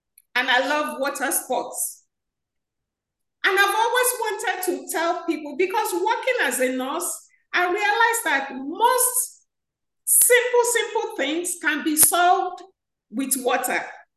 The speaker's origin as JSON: {"language": "English", "region": "Lagos", "country": "Nigeria", "moved": "as an adult", "lives_now": "United States", "said": "Okay, I'm from Nigeria, Lagos State, from Nigeria. I emigrated with my family to the U.S. in the late 90s, and I've been here."}